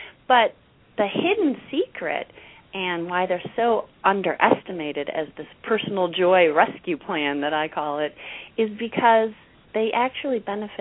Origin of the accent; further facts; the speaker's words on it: Chicago, Illinois, United States; now in Denver, United States; I grew up in the Chicago area, one of eight or six kids in a big family, and but I've lived in the Denver metro area about 30 years.